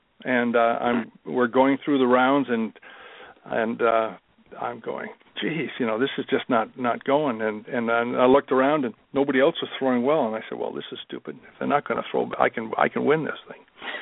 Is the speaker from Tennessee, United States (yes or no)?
no; Vermont, United States; now in Canada; I'm originally from Vermont, and I mm-hmm. Achieved my Canadian citizenship a month before we left for Munich.